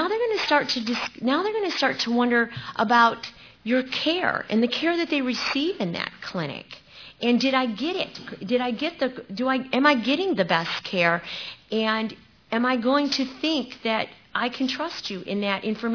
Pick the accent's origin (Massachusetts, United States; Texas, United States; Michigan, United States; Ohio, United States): Michigan, United States; So this is a tool that Michigan, I came from Michigan, and this is a tool that Michigan came up